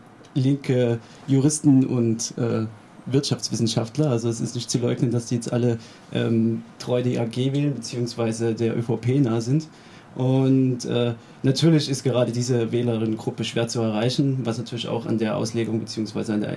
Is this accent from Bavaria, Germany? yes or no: no; Dresden, Saxony, Germany; moved away as an adult; also born or lived in Marburg; now in Linz, Austria; ja, wie schon angekündigt. Ich komme ursprünglich aus Dresden. Hab dann in Marburg die klassische Politikwissenschaft studiert und ja, jetzt bin ich hier in Linz